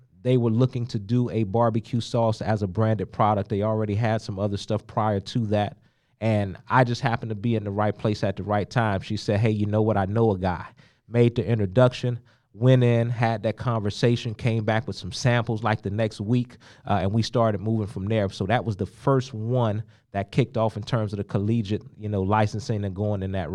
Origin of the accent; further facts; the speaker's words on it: Hollywood, Florida, United States; also born or lived in Miami; Me personally, I grew up down in South Florida, Hollywood and Miami. You don't think of barbecue when you think South Florida.